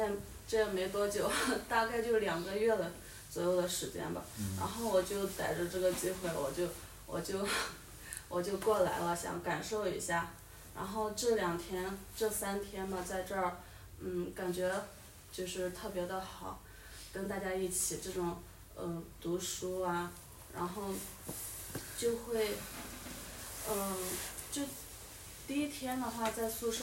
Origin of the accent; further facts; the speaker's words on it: Henan, China; now in Yunnan, China; 我老家是河南的，常住在云南